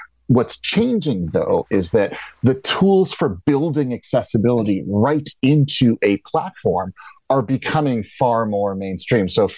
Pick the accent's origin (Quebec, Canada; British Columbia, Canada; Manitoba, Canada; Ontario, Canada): Quebec, Canada; Montreal; Next time I'm back in Montreal, that's my hometown, I'm going to have to look this guy up.